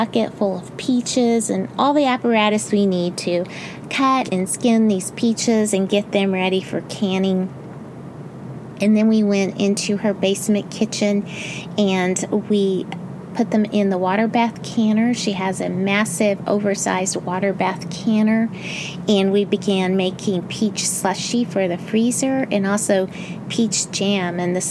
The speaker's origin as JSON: {"language": "English", "town": "Houston", "region": "Texas", "country": "United States", "tie": "born or raised there", "said": "Now, I grew up in Houston, Texas as a little girl"}